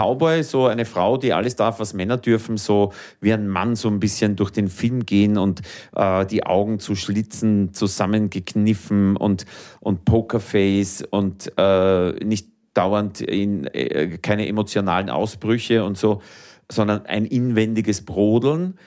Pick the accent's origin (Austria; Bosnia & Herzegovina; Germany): Austria; Lower Austria; Ich komme aus dem Donautal, da ist nur grün.